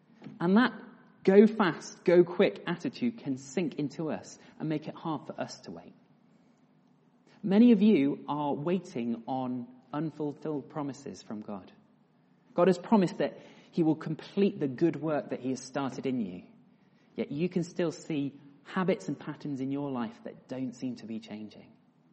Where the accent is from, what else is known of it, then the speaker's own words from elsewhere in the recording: Loughborough, East Midlands, United Kingdom; also born or lived in London; I used to live in London, so I grew up in Loughborough, and I arrived in London